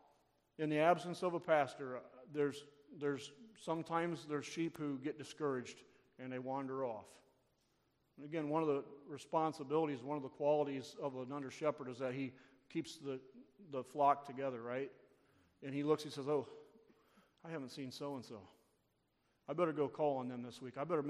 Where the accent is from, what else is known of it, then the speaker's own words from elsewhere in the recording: Indiana, United States; But you know, I'm from Northern Indiana, so I'm going to go buy a Cubs game.